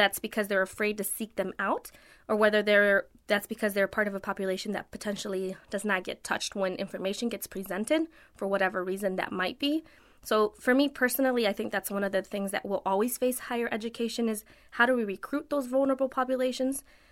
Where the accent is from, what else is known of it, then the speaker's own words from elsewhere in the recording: Mexico; now in United States; So I'm not originally from the U.S. I am a citizen currently, but I was originally from Mexico, and when I came to the United States, I was a migrant worker.